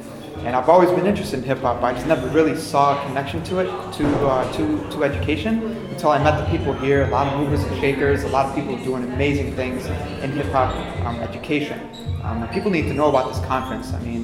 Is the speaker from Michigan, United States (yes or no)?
yes; Dearborn, Michigan, United States; I'm from Dearborn, Michigan, right outside Detroit.